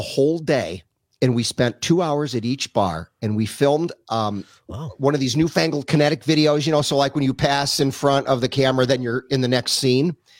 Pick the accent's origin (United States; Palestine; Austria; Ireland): Ireland; So I'm Irish, and I love a good potato.